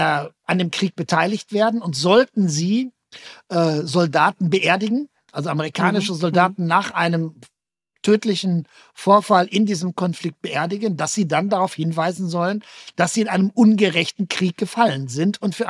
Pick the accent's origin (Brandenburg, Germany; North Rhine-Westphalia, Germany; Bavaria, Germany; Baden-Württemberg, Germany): North Rhine-Westphalia, Germany; Werl; meine Heimatstadt Werl